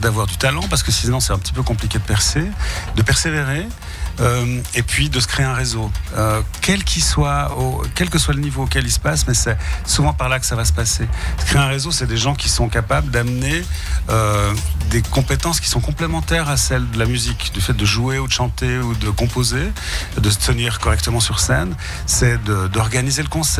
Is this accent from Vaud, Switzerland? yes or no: yes; Nyon, Vaud, Switzerland; moi je suis né à Nyon, donc j'ai grandi ici.